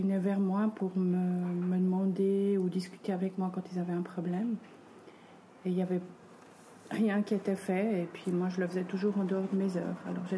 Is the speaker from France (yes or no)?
no; Épalinges, Vaud, Switzerland; À Épalinges.